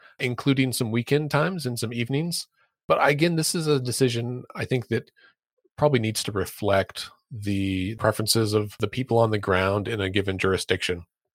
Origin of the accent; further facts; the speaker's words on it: Oklahoma, United States; And in some states, like my home state of Oklahoma, we have a huge chunk of elections that are decided in the primary